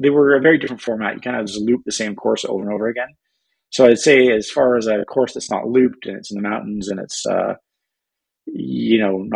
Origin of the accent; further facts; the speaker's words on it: Alberta, Canada; I grew up in Southern Alberta, but a little farther north than here.